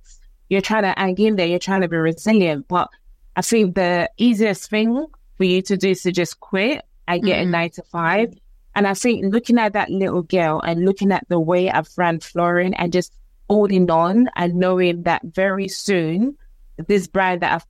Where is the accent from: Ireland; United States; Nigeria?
Nigeria; now in London, United Kingdom; growing up in Nigeria, I was very confident. I didn't feel this difference. I didn't really feel like, oh, my accent is different.